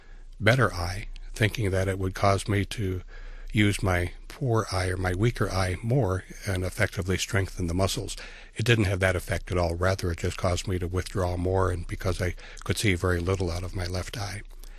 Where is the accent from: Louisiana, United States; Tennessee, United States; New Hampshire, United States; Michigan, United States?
Michigan, United States; Detroit; For me, growing up in the Detroit area, I started school with lousy vision.